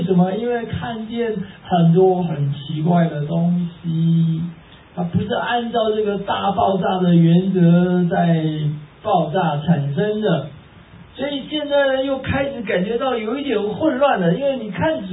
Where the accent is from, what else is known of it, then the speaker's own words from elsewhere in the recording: Taiwan; 我们台湾话叫做好康哎哈